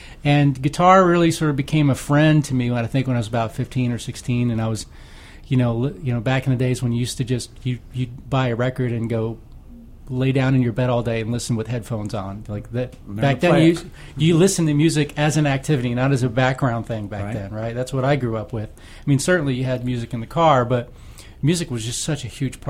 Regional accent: Tampa, Florida, United States; also born or lived in Montreal, Canada; Well, I was born in Montreal, Canada. I'm still a Canadian citizen. I guess when I was about 7 or 8, my mom remarried, married an American, and moved us down here to Tampa.

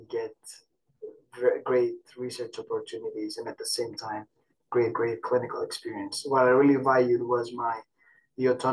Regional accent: Greece; I'm originally from Greece. I did my medical school in Athens, Greece.

